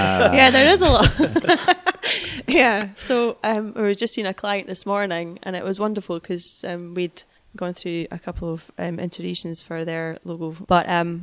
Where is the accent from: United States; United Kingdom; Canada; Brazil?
United Kingdom; Scotland; And that's where I grew up partially in Fife.